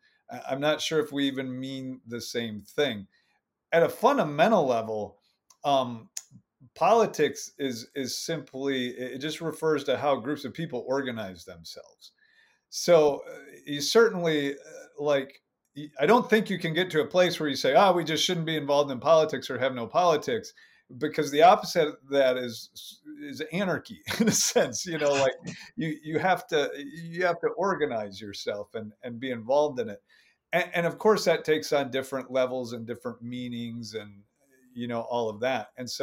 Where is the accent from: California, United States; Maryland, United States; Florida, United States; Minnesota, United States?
Minnesota, United States; Minneapolis; moved away as an adult; also born or lived in Wisconsin; now in Dallas, United States; We moved about 2 years ago from Minneapolis. I had lived my whole life in the Midwest, Wisconsin and Minneapolis. And I was like, you know, I'm done with feet of snow and all of that.